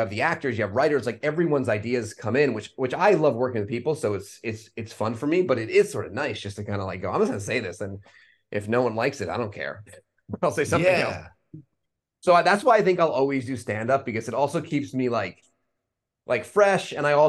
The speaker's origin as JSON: {"language": "English", "town": "Stamford", "region": "Connecticut", "country": "United States", "said": "I reference like I'm from Stamford, Connecticut"}